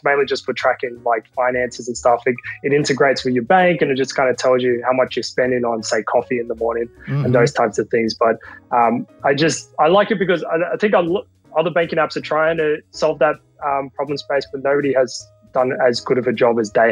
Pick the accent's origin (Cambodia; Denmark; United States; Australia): Australia; so I'm Australian, we're in Australia